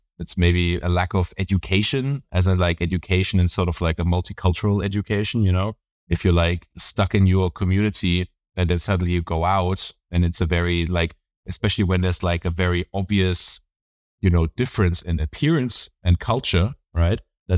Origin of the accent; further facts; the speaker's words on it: Canary Islands, Spain; I grew up in the Canary Islands, right?